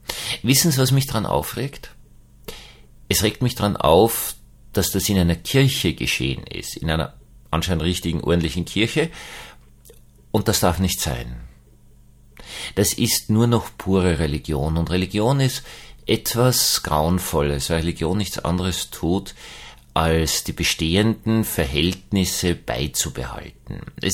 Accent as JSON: {"language": "German", "country": "Austria", "said": "der ist natürlich noch für mich als Österreicher viel, viel ärger"}